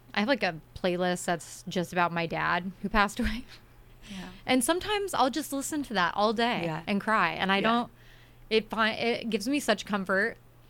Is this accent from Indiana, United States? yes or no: no; Arizona, United States; I'm from Arizona. I didn't even know what fall looked like.